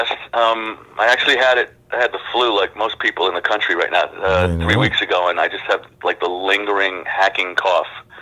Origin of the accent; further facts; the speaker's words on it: New York City, New York, United States; I started playing, my hand to God, 9 years old. I grew up in the Bronx.